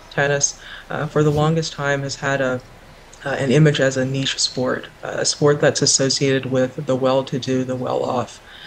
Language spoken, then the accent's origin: English; South Carolina, United States; Well, I grew up in South Carolina, so I was well aware of Althea Gibson's success in tennis.